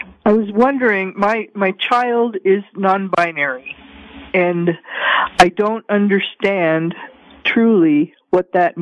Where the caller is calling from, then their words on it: Spokane, Washington, United States; I'm calling from Spokane, Washington.